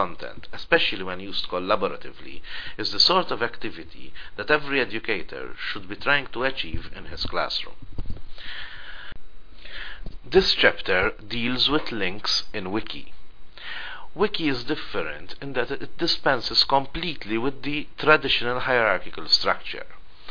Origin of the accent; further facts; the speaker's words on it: Malta; English is a second language; I am from Malta.